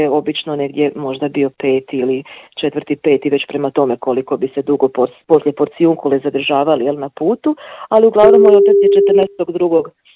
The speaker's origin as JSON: {"language": "Croatian", "town": "Vukovar", "region": "Vukovar-Syrmia County", "country": "Croatia", "tie": "born or raised there", "said": "jer su i oni ovdje kod nas u Vukovaru pastoralno djelovali"}